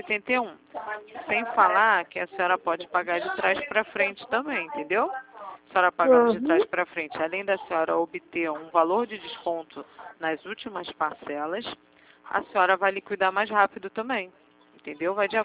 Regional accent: Rio de Janeiro, Brazil; Eu sou do Rio.

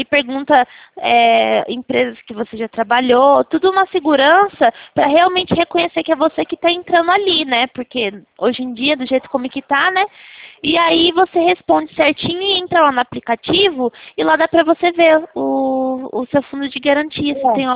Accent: Araras, São Paulo, Brazil; Eu sou de Araras.

